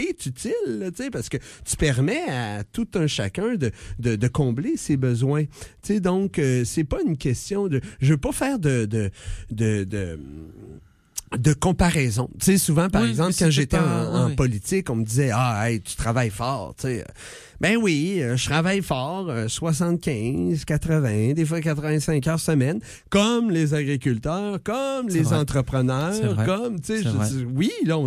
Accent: Quebec, Canada; born there; c'est parce que je suis né au Québec.

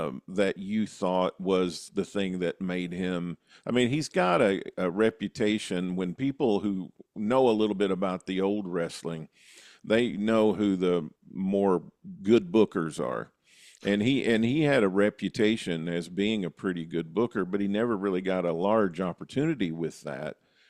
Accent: Paducah, Kentucky, United States; my hometown of Paducah

